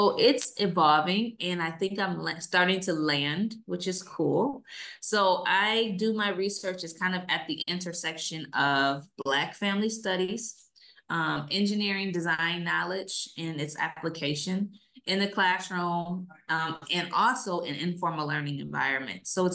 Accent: Detroit, Michigan, United States; I am from Detroit, Michigan. So I currently work in the city next door to the city that I am not only from, but I live here now.

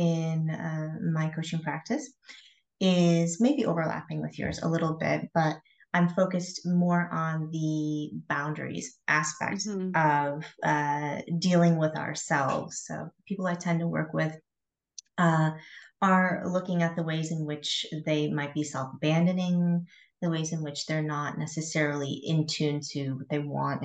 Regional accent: Michigan, United States; moved away as an adult; now in Czech Republic; I live in the Czech Republic, but I am originally from Michigan. So I've lived sort of my whole adult life now in a foreign country, if you will.

